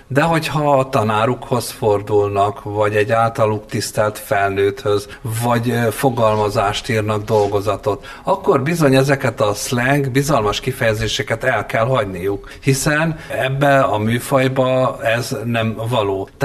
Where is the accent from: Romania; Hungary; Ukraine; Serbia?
Hungary; first language Hungarian; magyarok vagyunk, és az anyanyelvünket minél jobban ismerjük